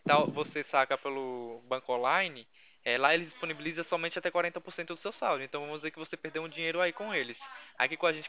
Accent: Campinas, São Paulo, Brazil; A gente é de Campinas, São Paulo.

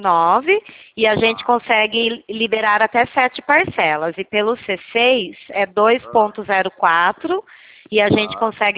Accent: Itu, São Paulo, Brazil; Tem pessoas que acham que eu sou do Sul, só pra você ter ideia. Eu falei, não, do Sul nem tem nem como, né? É porque a gente fala muito arrastado aqui no interior, né?

